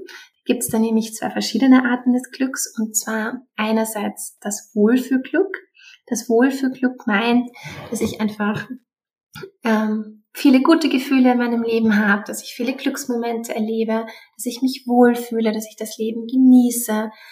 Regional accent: Vienna, Austria; ich komme aus Wien

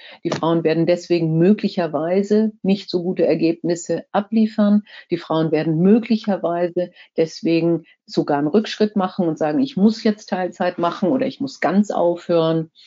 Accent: Kiel, Schleswig-Holstein, Germany; ich komme ja aus Kiel.

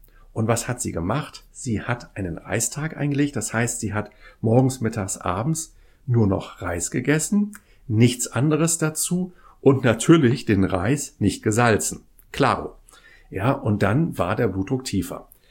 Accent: Kiel, Schleswig-Holstein, Germany; da war ich noch ein kleiner Junge gewesen, bin in Kiel ja groß geworden

